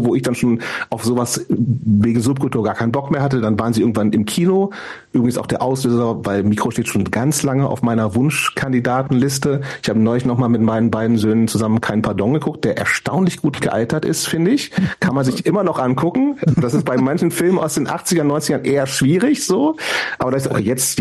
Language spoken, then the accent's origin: German; Hameln, Lower Saxony, Germany; Also ich bin ja in Hameln, in der Nähe von Hameln groß geworden, das ist relativ nah an Hannover dran